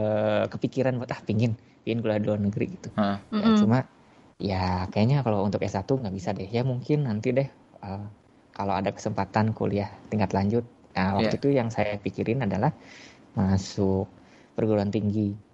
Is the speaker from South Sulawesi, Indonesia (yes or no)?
no; Bandung, West Java, Indonesia; moved away as an adult; Oke, jadi saya orang asli Bandung, saya tidak pernah pindah dari kota Bandung seumur hidup, kecuali sekarang.